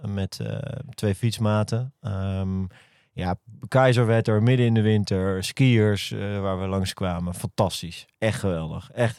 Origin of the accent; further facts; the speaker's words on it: Holland, Netherlands; Ik ben zelf ook een Hollander, dus ik mag dat zeggen.